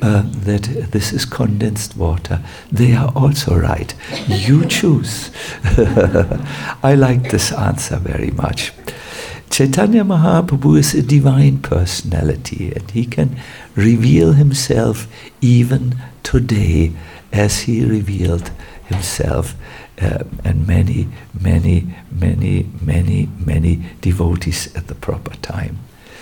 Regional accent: Northern Germany, Germany; English is a second language; I'm from North Germany.

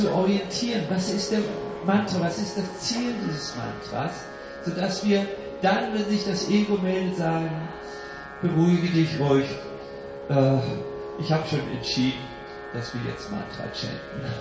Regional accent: Switzerland; ohne die Schweizer Reserviertheit, die wir als Schweizer aus guten Gründen pflegen

